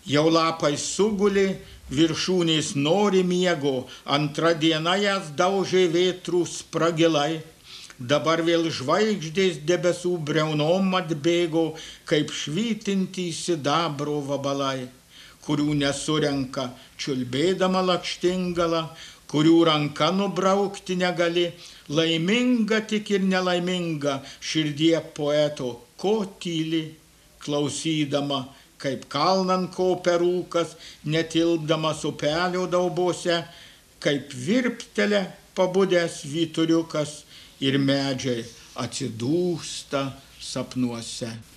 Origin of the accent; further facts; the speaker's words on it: Marijampolė County, Lithuania; Ir mes maži vaikai dar užkopę tarp Ajavonių ir Vištyčių į aukščiausią kalną Piliakalnį